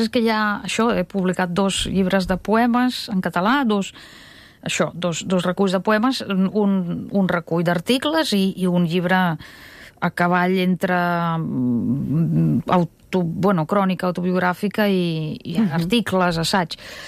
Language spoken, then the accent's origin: Catalan; Russia; first language Russian; Catalan is a second language; com que ja fa anys que no vaig a Rússia, em sentiria també falsa escrivint en rus, perquè és una llengua que és la meva llengua materna, però no la sento cada dia al carrer.